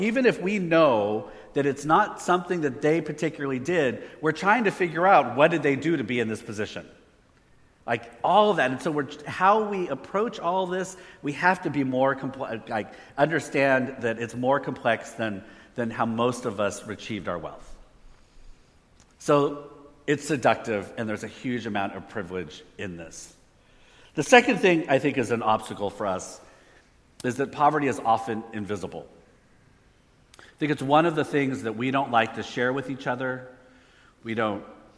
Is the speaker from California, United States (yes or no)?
yes; Palo Alto, California, United States; So we're from Palo Alto, and they're like, oh, must be a nice church.